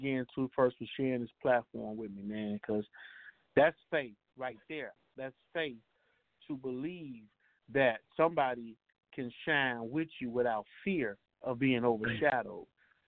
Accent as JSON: {"language": "English", "town": "Chicago", "region": "Illinois", "country": "United States", "tie": "born or raised there", "said": "I am from Chicago, born and raised."}